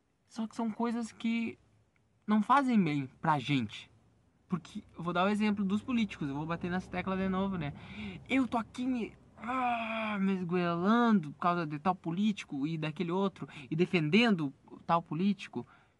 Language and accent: Portuguese; Bagé, Rio Grande do Sul, Brazil; Agradeço por estar aqui em Bagé, na minha terra natal.